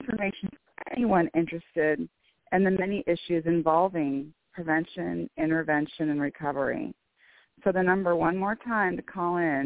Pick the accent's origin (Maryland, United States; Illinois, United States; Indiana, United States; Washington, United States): Washington, United States; Bellevue; I'm from Bellevue, Washington.